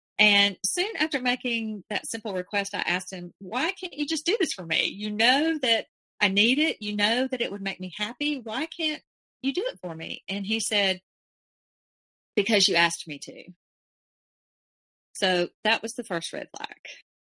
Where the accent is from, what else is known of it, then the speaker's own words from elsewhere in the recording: Alabama, United States; I was from Alabama. He was from Germany.